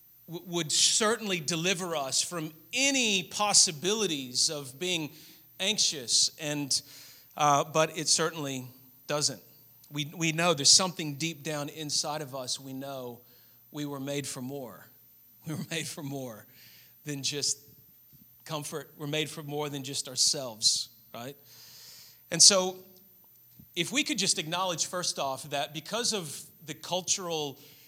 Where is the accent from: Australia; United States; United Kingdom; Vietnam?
Australia; accent: American; I know I have an American accent, but I'm speaking to you not as an American judging your culture. I am speaking as a fellow Australian.